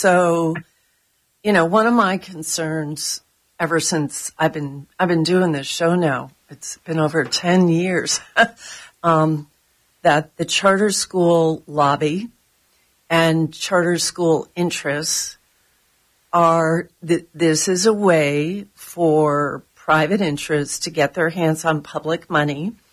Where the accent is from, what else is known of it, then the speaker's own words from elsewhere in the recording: Northeast, United States; now in Florida, United States; I came from the Northeast. I went to college at UVA, another school with strong public education, another state.